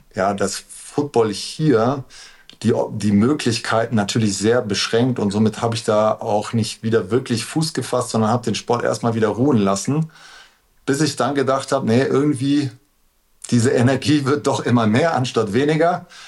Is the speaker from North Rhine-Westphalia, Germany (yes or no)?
yes; Aachen, North Rhine-Westphalia, Germany; kam dann wieder zurück in meine Heimatstadt, das ist in Aachen.